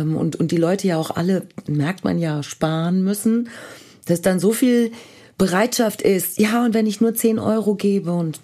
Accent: Marburg, Hesse, Germany; born there; dass meine Eltern so in Marburg, da wo ich geboren bin

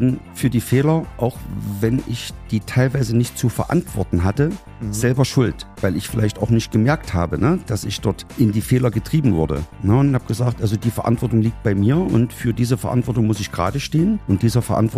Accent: Gera, Thuringia, Germany; ich bin Gerscher, bin also in Gera geboren, bin jetzt 59 Jahre alt und wohne seither in Gera. Habe mal einen ganz kurzen Exkurs gemacht von 1987 bis 1992. Da habe ich in Bernburg an der Hochschule für Landwirtschaft und Nahrungsgüterwirtschaft studiert.

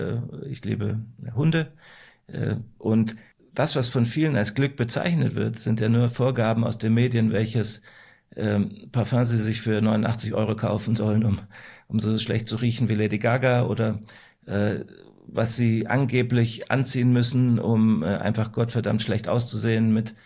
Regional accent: Baden-Württemberg, Germany; Ich bin auf der Schwäbischen Alb aufgewachsen, 11 Jahre lang.

